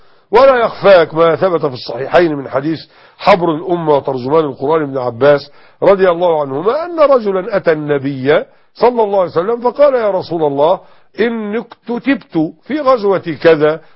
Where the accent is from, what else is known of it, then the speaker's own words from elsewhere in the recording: Egypt; فمثلا عندنا في مصر الآن الشمس تطلع مثلا الساعة كام؟